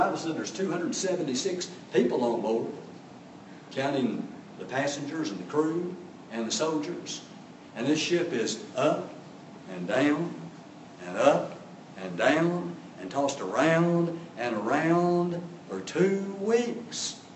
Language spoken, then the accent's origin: English; Houston, Texas, United States; I grew up in Houston, not far from the ocean, the Gulf of Mexico. We never went offshore fishing.